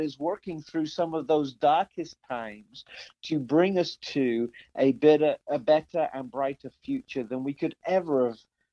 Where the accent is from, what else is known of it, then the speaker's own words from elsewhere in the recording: England, United Kingdom; I grew up in England